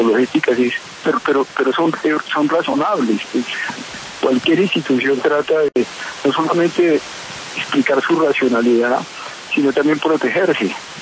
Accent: Colombia; Lo que nosotros podemos hacer es contribuir a que los colombianos avancemos

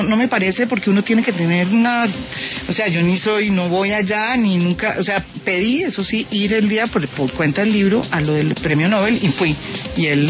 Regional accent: Colombia; como colombiana

